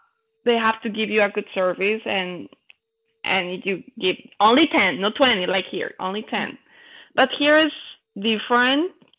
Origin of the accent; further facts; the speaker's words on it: Bogotá, Colombia; English is a second language; it's hard for me because I grew up in Bogota and a foreigner in Bogota is like a god.